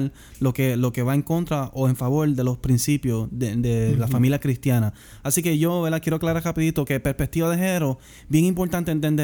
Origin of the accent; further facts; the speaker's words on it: Puerto Rico; nosotros somos ciudadanos puertorriqueños